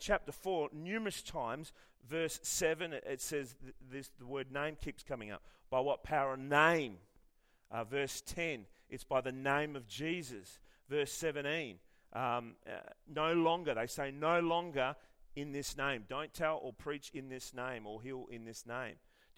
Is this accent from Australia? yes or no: yes; Armadale, Western Australia, Australia; I went to Armidale. I grew up in Armidale, Kelmscott High School.